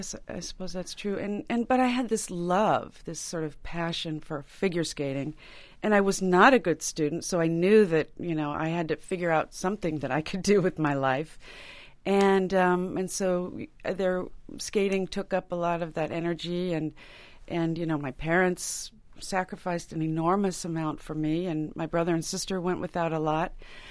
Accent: Riverside, Connecticut, United States; I grew up in Riverside, Connecticut.

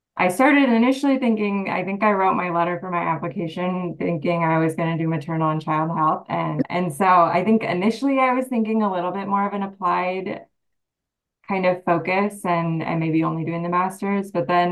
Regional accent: Iowa City, Iowa, United States; I'm originally from Iowa City.

